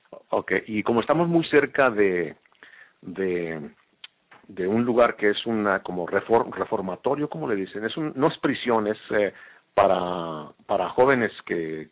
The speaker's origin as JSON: {"language": "Spanish", "country": "Mexico", "moved": "yes", "lives_now": "United States", "said": "Como mexicano te puedo decir que los mexicanos que emigramos a Estados Unidos no venimos con la intención de obtener la ciudadanía americana."}